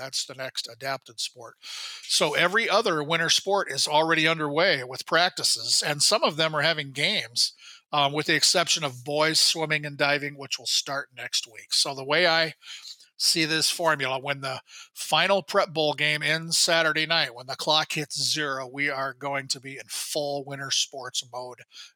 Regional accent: Iowa, United States; very close to my home state of Iowa.

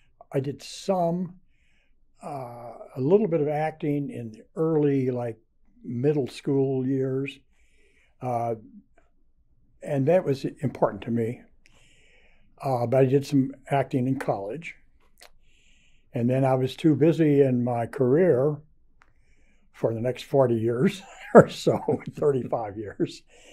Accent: United States; And my name is Irish, but I'm not. I'm just American.

